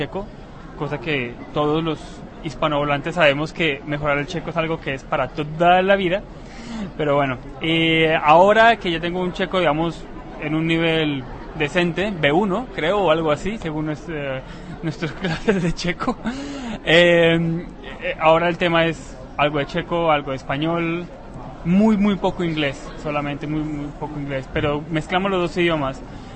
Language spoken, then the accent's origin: Spanish; Colombia; Y siempre, cada vez que uno habla que soy colombiano, lo primero que salta es esa parte.